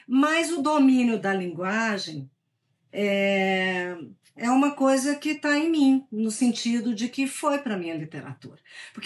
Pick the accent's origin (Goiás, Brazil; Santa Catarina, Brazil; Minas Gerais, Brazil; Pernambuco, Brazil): Minas Gerais, Brazil; acho que vivo num lugar onde isso é com certeza um fundamento cultural